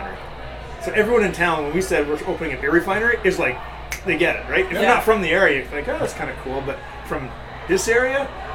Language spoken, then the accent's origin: English; Trail, British Columbia, Canada; I think our niche is we're from Trail.